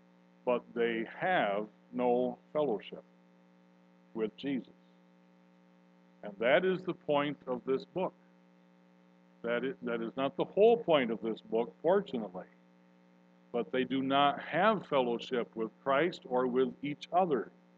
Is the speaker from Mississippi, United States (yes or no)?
no; Michigan, United States; We're both humans, for heaven's sake. We're both from Michigan.